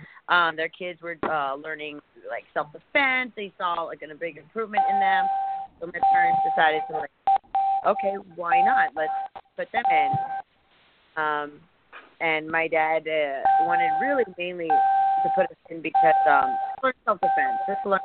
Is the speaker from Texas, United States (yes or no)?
yes; McAllen, Texas, United States; I'm from McAllen, Texas.